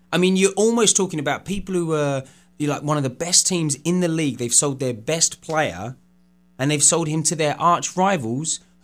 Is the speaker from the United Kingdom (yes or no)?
yes; England, United Kingdom; she came back to my hometown in England